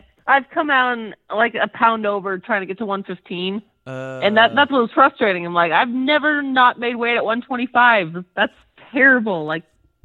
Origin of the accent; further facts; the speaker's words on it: California, United States; Like, I never thought I'd be an East Coast person. I'm from California. I love the West Coast.